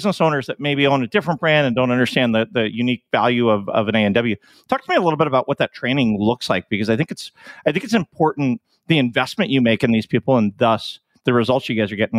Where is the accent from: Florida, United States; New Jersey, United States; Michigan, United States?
New Jersey, United States; I'm from Jersey originally, and so I got half my family's a huge Mets fan, half my family's huge Yankees fan.